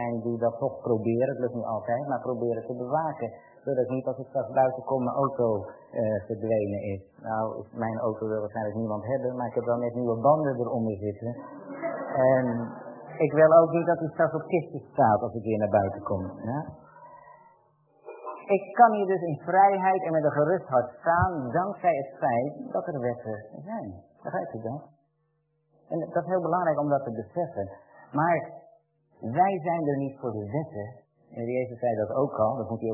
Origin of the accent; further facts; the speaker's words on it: Haarlem, North Holland, Netherlands; Ik kom uit Haarlem vandaan.